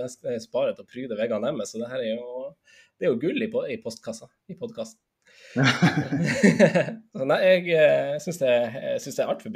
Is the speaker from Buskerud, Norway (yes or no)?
no; Finnsnes, Troms, Norway; moved away; jeg husker jeg er fra Finnsnes, da jeg fortsatt bodde på Finnsnes